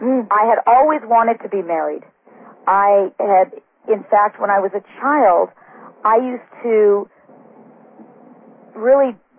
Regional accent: California, United States; This was a very strange thing for a girl growing up in California to hear.

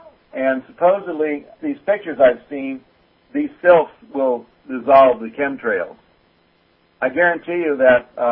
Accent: Michigan, United States; I'm Michigan homeboy.

